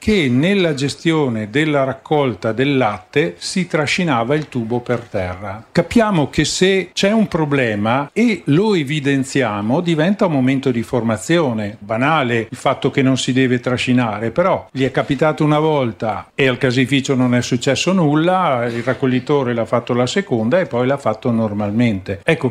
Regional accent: Trentino-Alto Adige, Italy; Io vengo dal Trentino.

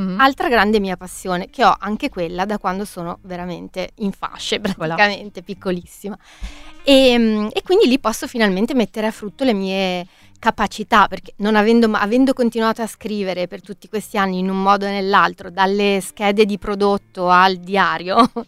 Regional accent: Veneto, Italy; now in Milan, Italy; Io vivo a Milano dal 2010, ma ci tengo molto a dire che sono veneta di origine

